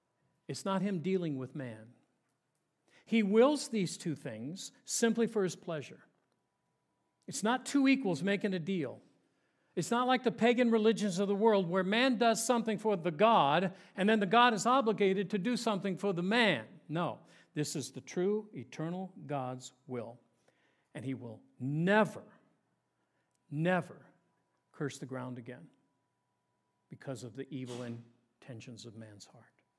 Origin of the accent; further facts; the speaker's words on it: Colorado, United States; I grew up in Colorado, and there was nothing like the fall and the aspen trees turning gold and clacking in the wind and the beautiful, vibrant colors.